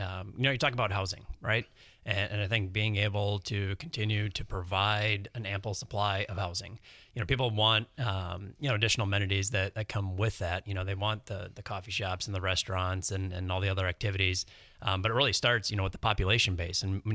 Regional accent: Appleton, Wisconsin, United States; You know, as a child, I grew up in Appleton, and so I paid a visit to the mall as a child.

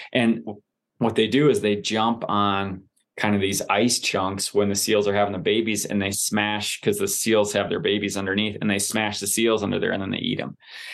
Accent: Wisconsin, United States; I don't know if that's because I'm from Wisconsin or if it's just the nature of my personality.

